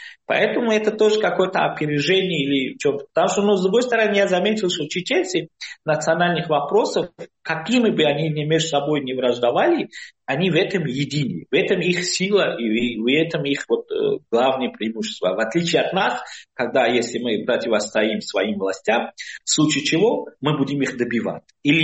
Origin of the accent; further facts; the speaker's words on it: Tajikistan; я из Таджикистана